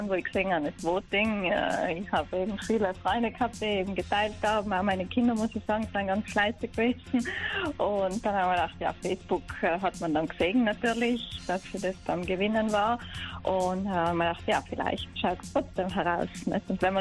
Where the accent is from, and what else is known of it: Trentino-Alto Adige, Italy